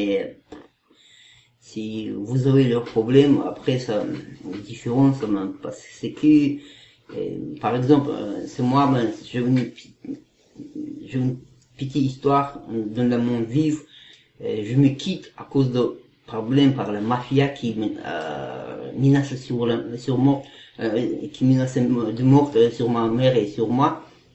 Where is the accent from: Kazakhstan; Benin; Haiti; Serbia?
Kazakhstan; moved away; je suis kazakh, je viens du Kazakhstan, j'ai 48 ans.